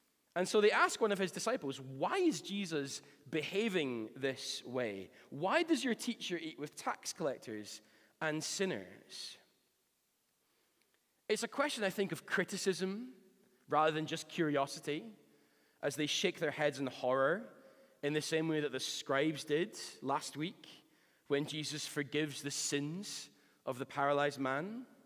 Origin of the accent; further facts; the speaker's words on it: Glasgow, Scotland, United Kingdom; given that I grew up in Glasgow, of all places.